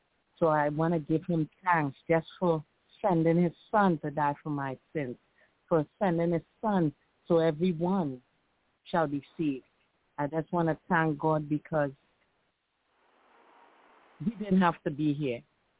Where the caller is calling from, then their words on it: New York, United States; I'm calling from New York